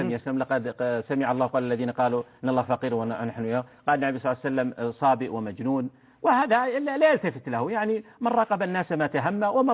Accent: Saudi Arabia; عندنا في المملكة العربية السعودية، حتى في الخليج ودول عربية

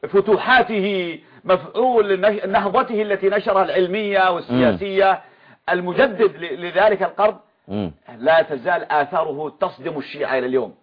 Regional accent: Yemen; المنهج القراني عندنا في اليمن

